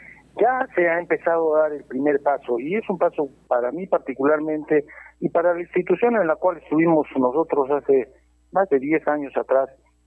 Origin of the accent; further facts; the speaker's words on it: Moquegua, Peru; como peruanos de esta región tan importante.